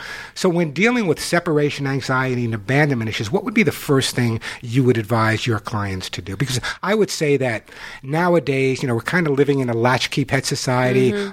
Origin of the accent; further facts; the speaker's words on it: New York, United States; now in California, United States; I grew up in New York, and my father never hugged me.